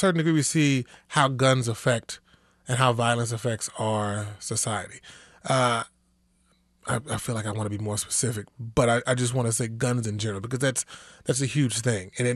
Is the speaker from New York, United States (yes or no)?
no; Kansas City, Kansas, United States; I grew up in Kansas City, Kansas, Wyandotte County, around the Quindaro area